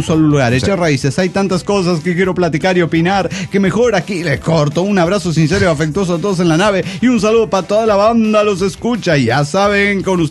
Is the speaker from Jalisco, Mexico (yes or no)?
yes; Guadalajara, Jalisco, Mexico; de Guadalajara, Jalisco, México.